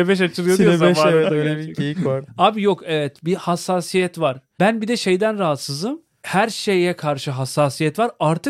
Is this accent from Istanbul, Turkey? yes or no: yes; Bakırköy, Istanbul, Turkey; Çocukluğum full Bakırköy'de geçti zaten.